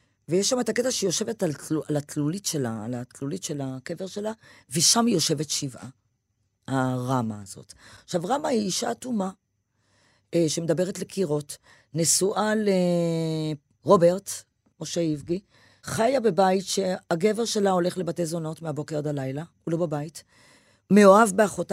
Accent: Petah Tikva, Central District, Israel; פתח תקווה פג'ה

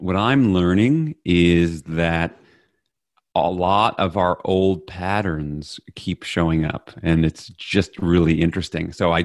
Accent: Texas, United States; I'm from Texas, or you know, like

